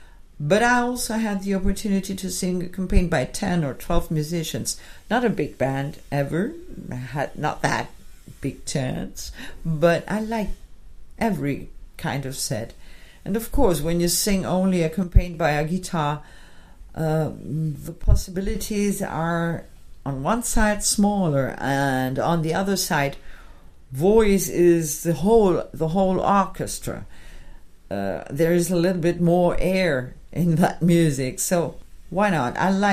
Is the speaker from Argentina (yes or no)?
yes; Argentina; Argentina is my home country, so I reflected this landscape, this history, or part of it.